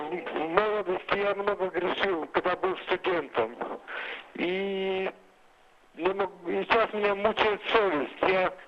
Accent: Moldova; я из Молдовы.

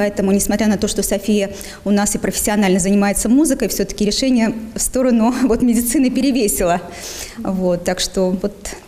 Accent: Moscow, Russia; потому что я из Москвы.

